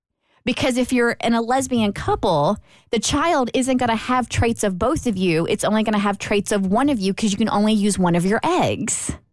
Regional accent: Kentucky, United States; See, we're all from Kentucky, so I felt like this was a completely suitable question to ponder.

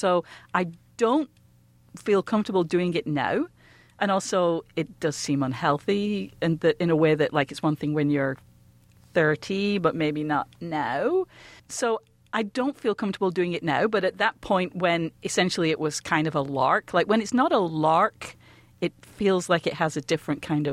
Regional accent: England, United Kingdom; And naturally, being English, I did enjoy that.

